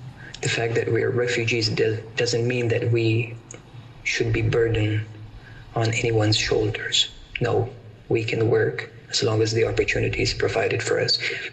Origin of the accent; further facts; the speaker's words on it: Afghanistan; I'm from Afghanistan and I'm also one of the refugees who used to live in Camp Moria.